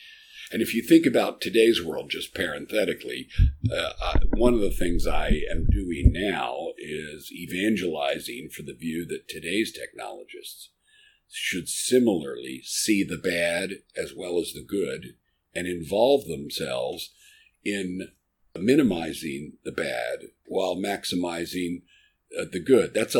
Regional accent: Philadelphia, Pennsylvania, United States; the one little biographical note I'll add is that I'm from Philadelphia.

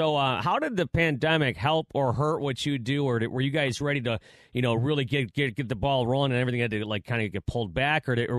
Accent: Buffalo, New York, United States; now in Detroit, United States; I grew up in Buffalo myself. I came out here to Detroit in 1995 to work at this station.

